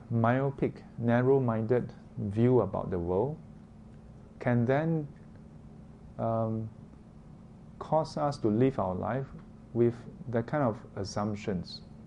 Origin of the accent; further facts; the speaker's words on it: Singapore; Because guess what? Being a Singaporean is pretty good already. Having it pretty good. And even as a Singaporean, there are a lot of different circumstances as well.